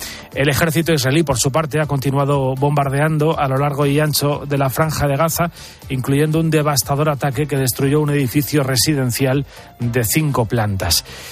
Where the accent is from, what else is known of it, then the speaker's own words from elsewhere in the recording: Spain; Los españoles, según ese sondeo, somos los europeos más preocupados por el aumento de los precios.